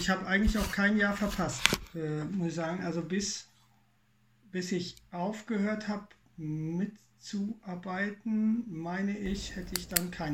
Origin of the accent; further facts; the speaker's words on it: Rhineland-Palatinate, Germany; ich komme auch aus dem Westerwald, kann man so sagen, und gehöre zum EC Hohe Grete.